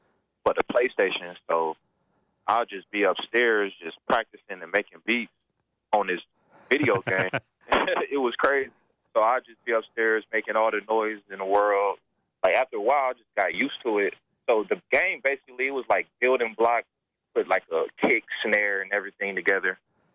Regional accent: Milwaukee, Wisconsin, United States; Growing up in Milwaukee, it was dope, man. I learned a lot growing up.

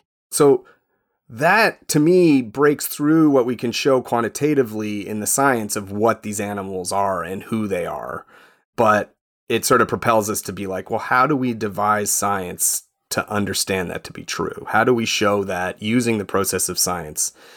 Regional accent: Canada; I am Canadian

